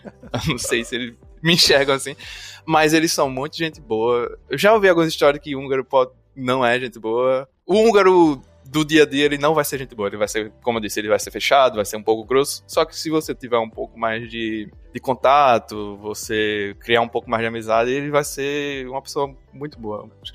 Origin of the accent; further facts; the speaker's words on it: Maceió, Alagoas, Brazil; moved away; Eu vim de Maceió, né? Então, apesar de ser uma cidade teoricamente grande, não tinha muita coisa que fazer além de praia e shopping.